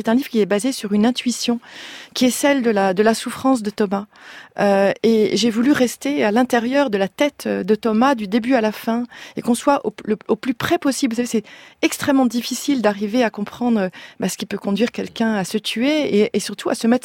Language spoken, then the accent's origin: French; France; moved away as an adult; now in United States; je vis aux États-Unis, j'ai quitté la France et j'ai enseigné aux États-Unis, je vis aux États-Unis.